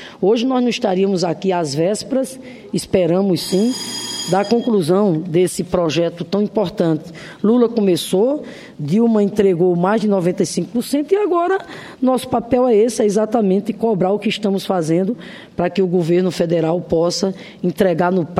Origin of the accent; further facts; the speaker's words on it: Paraíba, Brazil; Você nessa sabe, eu sou lá do Curimataú, né? Sei o que é as agruras da seca, porque vivi na pele o ano de 1970.